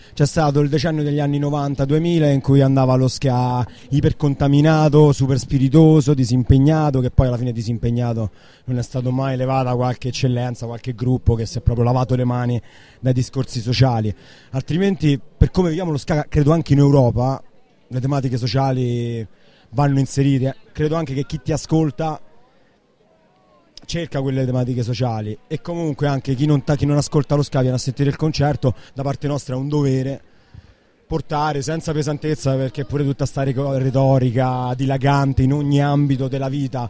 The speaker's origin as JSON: {"language": "Italian", "town": "Vallerano", "region": "Lazio", "country": "Italy", "tie": "born or raised there", "said": "che sono un gruppo di Vallerano, che è proprio il mio paese"}